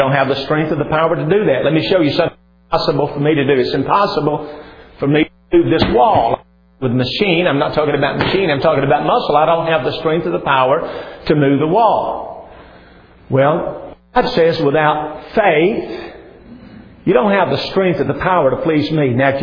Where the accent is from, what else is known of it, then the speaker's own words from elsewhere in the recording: Huntsville, Alabama, United States; now in Hendersonville, United States; I've lived in Hendersonville most of my life. I grew up in Huntsville, Alabama. Been in Hendersonville for the last 25 years. Been in Middle Tennessee for the last 30 plus years.